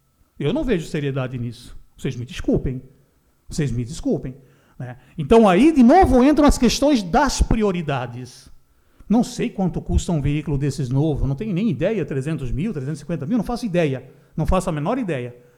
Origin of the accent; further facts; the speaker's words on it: Brazil; born there; somos alemães, nascidos no Brasil